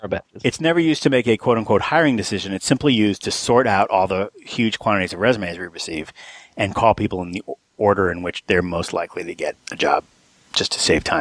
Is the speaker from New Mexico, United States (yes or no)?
yes; New Mexico, United States; And I grew up in New Mexico because – at some point, they both wanted to be professors in the same city